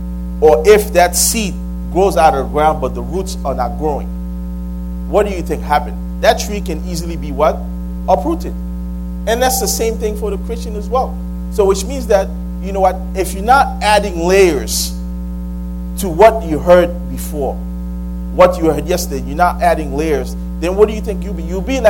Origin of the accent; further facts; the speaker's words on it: Haiti; English is a second language; Now, I mean, I grew up in Haiti